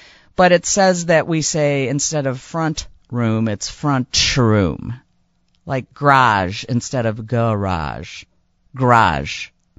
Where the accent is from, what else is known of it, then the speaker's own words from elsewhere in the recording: Brookfield, United States; And like I said, born and bred in Brookfield. I've been here my whole life.